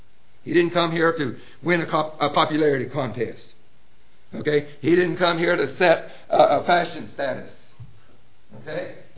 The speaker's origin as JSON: {"language": "English", "town": "Muskogee", "region": "Oklahoma", "country": "United States", "tie": "born or raised there", "said": "okay? That's my claim to fame, okay? I grew up south of Muskogee, about 10 miles"}